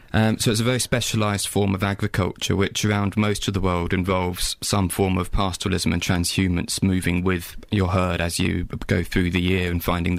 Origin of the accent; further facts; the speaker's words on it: South West England, United Kingdom; So I grew up in Cornwall, surrounded by dairy farmers.